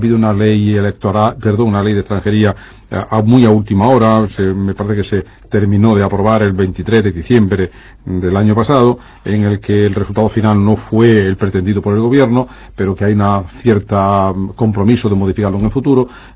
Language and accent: Spanish; Jaén, Andalusia, Spain; porque soy de Jaén